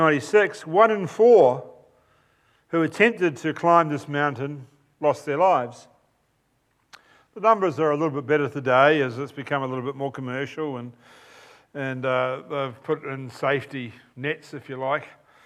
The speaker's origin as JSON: {"language": "English", "country": "New Zealand", "said": "being an ardent New Zealander, you all know I'm a New Zealander, right?"}